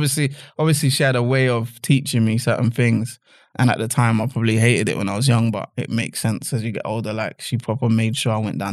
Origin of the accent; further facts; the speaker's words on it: London, United Kingdom; So I was born in North London, grew up in North London all my life. Mm-hmm. Highgate, Muswell Hill, anyone that knows North London will know.